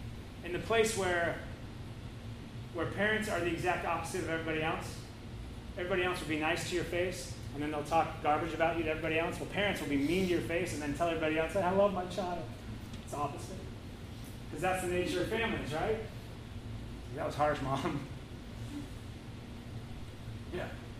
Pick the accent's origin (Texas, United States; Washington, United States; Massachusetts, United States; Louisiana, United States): Washington, United States; Kirkland; I grew up in Kirkland, suburb of Seattle, across the lake.